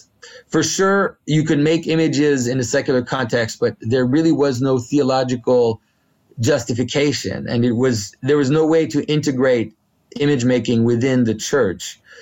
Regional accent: Quebec, Canada; first language French; English is a second language; So I come from I guess a very strange background in the sense that my first language is French. I'm from Quebec.

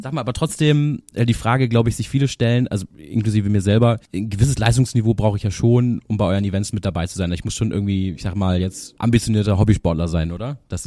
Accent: Freiburg im Breisgau, Baden-Württemberg, Germany; ich bin aufgewachsen ja in Freiburg im Breisgau

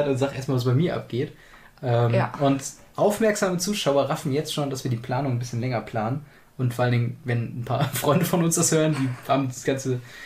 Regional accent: North Rhine-Westphalia, Germany; Von dem Dorf aus, wo ich groß geworden bin, ja.

